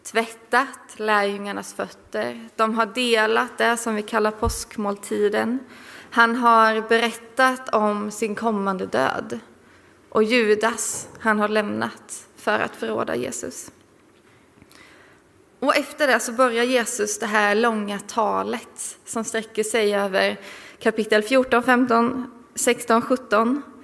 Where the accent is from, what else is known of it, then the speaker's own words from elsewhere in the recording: Rumskulla, Kalmar County, Sweden; now in Nässjö, Sweden; och jag är från Rumskulla från början. Nu bor jag och min man Christian och vår son Josia utanför Nässjö.